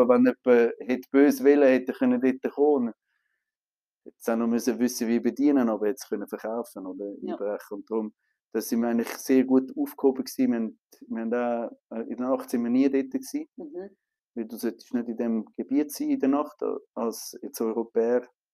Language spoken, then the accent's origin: German; Yopougon, Abidjan, Côte d’Ivoire; in der Elfenbeinküste habe ich an dem Ort, wo ich aufgewachsen bin, in Jokogon, also in dem Quartier